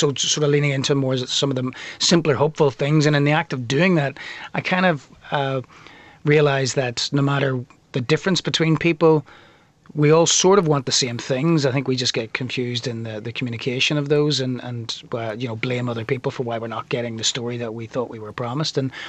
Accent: Belfast, Northern Ireland, United Kingdom; One of the reasons I think I've done great is because I'm from Belfast.

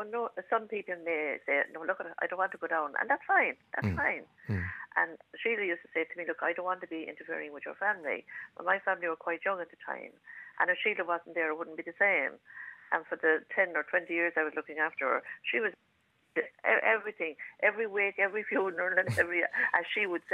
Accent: Greigna Manor, Leinster, Ireland; I'm from Greigna Manor originally, from Greigna Manor, County Kilkenny.

